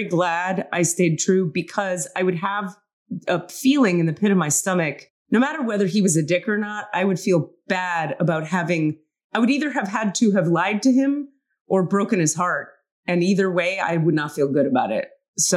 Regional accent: Miami, Florida, United States; I'm from Miami and he's from this very close to Miami place. And we're both in fucking the Bay Area, and then we're both in Mumbai.

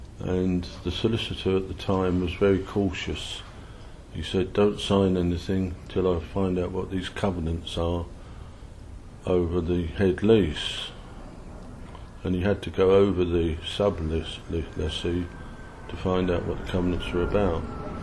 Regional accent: Forest Hill, London, United Kingdom; Forest Hill, where I was born during the last war, and we moved out due to the bombing, and I grew up in Vancouver Road

